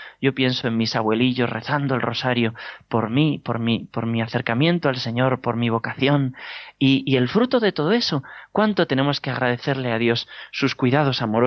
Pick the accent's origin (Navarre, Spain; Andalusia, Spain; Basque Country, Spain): Navarre, Spain; Corella; Recuerdo en mi pueblo de Corella, de pequeñito, mi padre llevando los pasos de Semana Santa por la calle